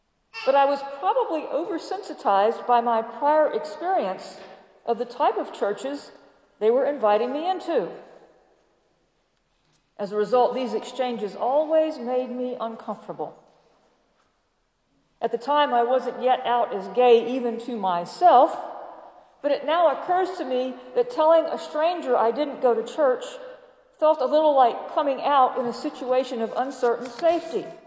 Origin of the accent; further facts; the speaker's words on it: Baton Rouge, Louisiana, United States; also born or lived in Mobile; I grew up in Baton Rouge, but lived in the deep South only once I moved to Mobile.